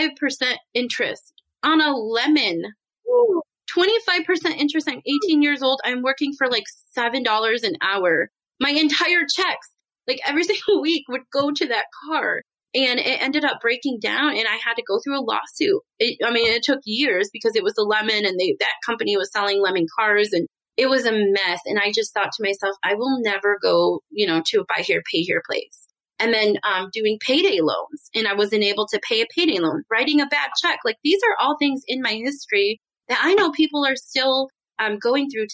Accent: Michigan, United States; I grew up in Michigan.

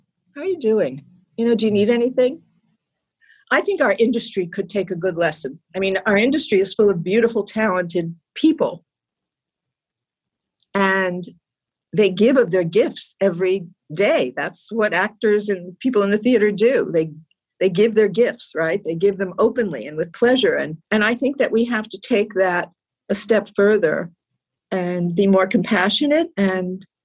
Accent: New Jersey, United States; I found at a young age, I grew up in New Jersey, and my parents loved musical theater

